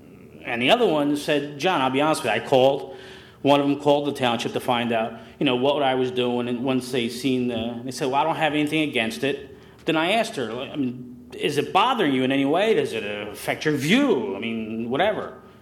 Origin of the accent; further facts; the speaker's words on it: Philadelphia, Pennsylvania, United States; I'm originally from Philadelphia.